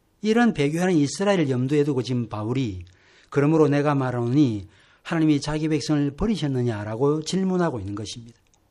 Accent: South Korea; 저는 한국 사람이고 … 집안에 속한 사람입니다.

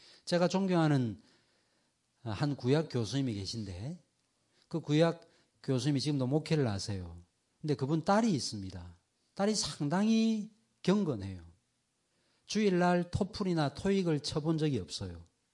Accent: Seoul, South Korea; 제가 어릴 때 강서구 화곡동에 살았습니다. 1969년인가 70년에 제가 이사를 와가지고 근데 이제 저희가 전세를 살았거든요.

